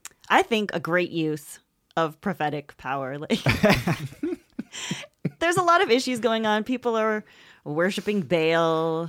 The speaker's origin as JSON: {"language": "English", "region": "California", "country": "United States", "said": "Yeah. I'm from California."}